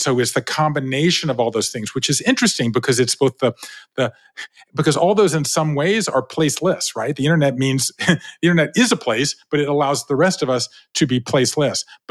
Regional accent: Savannah, Georgia, United States; So I grew up in Savannah, Georgia, right? 5 generations of Jews in the South.

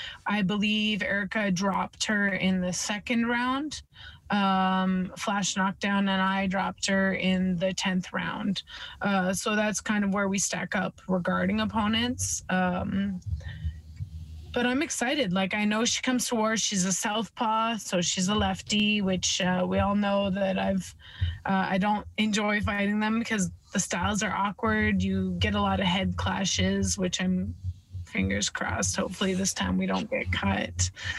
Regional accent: Canada; I was like, well, I'm Canadian. Don't worry.

